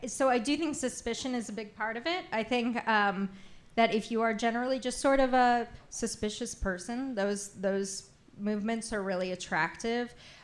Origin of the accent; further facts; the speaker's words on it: Maine, United States; I'm from Maine.